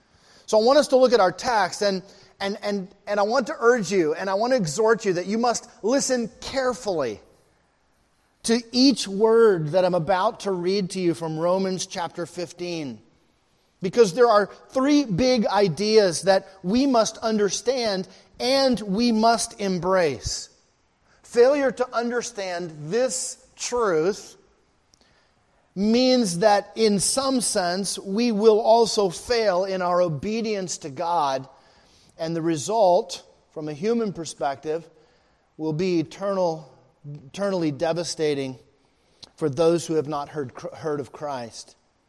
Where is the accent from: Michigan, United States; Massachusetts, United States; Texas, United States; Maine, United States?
Maine, United States; Rockland; born there; I was born in Maine, in the city of Rockland, and so all my family are Mainers, and so we have our roots firmly here in New England.